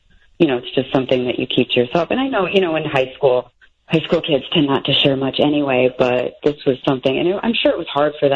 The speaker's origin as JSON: {"language": "English", "town": "Littleton", "country": "United States", "said": "You know, where are you from? Even sometimes what high school did you go to? And I knew early on that as soon as I said Littleton, you know, they kind of look at you cross-eyed, like, how do I know that city?"}